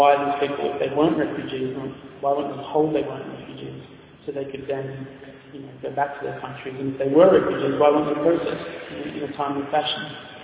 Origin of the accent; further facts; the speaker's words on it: Australia; I grew up in Australia